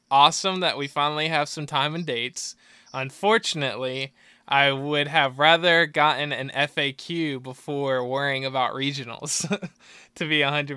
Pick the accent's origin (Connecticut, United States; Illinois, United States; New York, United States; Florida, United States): Florida, United States; Daytona Beach; also born or lived in Orlando, Florida; now in LaGrange, United States; I live in LaGrange, Georgia, so a very small town compared to where I was born in Orlando, Florida, and where I grew up in Daytona.